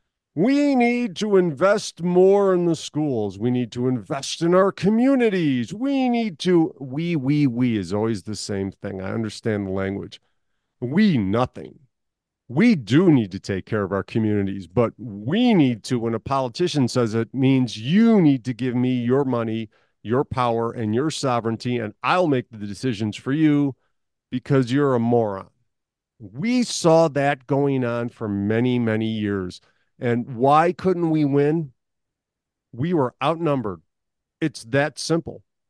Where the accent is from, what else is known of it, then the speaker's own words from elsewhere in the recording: Illinois, United States; accent: Chicago; I'm originally from Illinois. You could still hear the Chicago accent when I talk sometimes. And I get this weird hybrid of Western and Chicago accents.